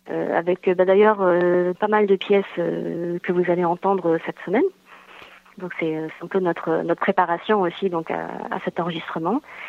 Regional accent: France; Donc nous avons une Française, c'est moi

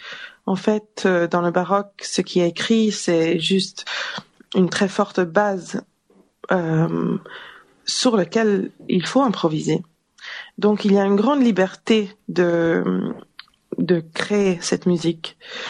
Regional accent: England, United Kingdom; also born or lived in Italy; Moi, je suis née en Italie, grandi en Angleterre et j'habite actuellement à Londres, entre Londres et Paris.

